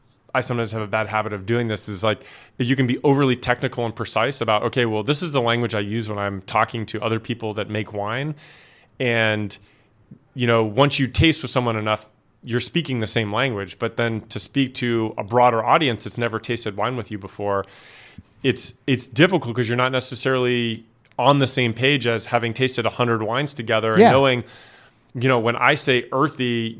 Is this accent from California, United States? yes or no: yes; California, United States; because I grew up in California, with the Sierra Mountains, which are granite.